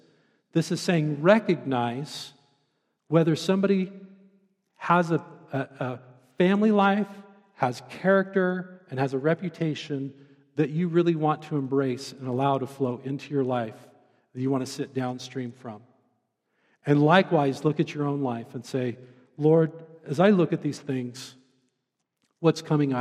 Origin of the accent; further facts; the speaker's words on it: Oregon, United States; now in Grand Junction, United States; Growing up in Central Oregon, it's real similar to living here in Grand Junction.